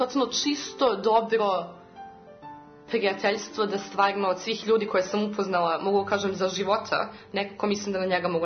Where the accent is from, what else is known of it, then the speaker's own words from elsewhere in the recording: Serbia; ja sam mlada devojka iz Srbije